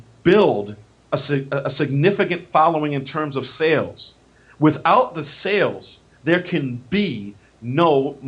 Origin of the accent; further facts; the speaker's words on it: Baltimore, Maryland, United States; Yeah, Jason Wise, his brother, he's doing over in Baltimore, my hometown.